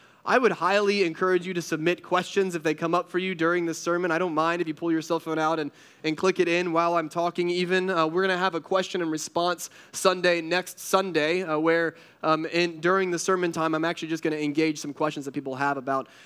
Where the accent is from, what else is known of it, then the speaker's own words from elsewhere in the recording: North Carolina, United States; now in Connecticut, United States; So we're from North Carolina originally, and we have 4 seasons in North Carolina